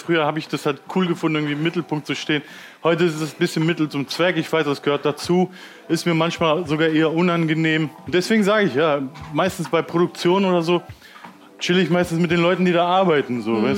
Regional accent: Cologne, North Rhine-Westphalia, Germany; Ich bin Kölsche Jung, das war nicht genau meine Hood, meine war ja Köln-Kalk.

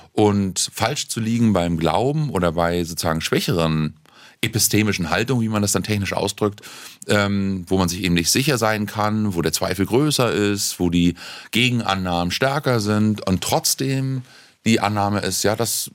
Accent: East Germany, Germany; Ich komme jetzt aus dem Osten und da haben wir eine total durchsäkularisierte Gesellschaft.

